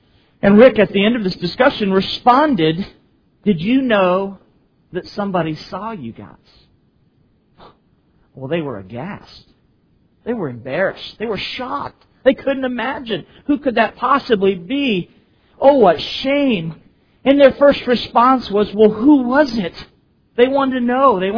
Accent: Bangor, Maine, United States; the facts of my life that I grew up in Bangor, Maine, that I was in the Navy 5 years

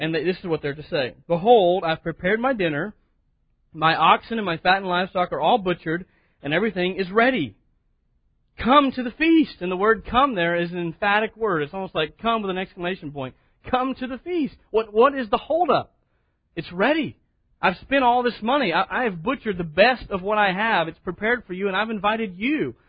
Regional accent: United States; That's an honor that I'm an American. I've never even been to England.

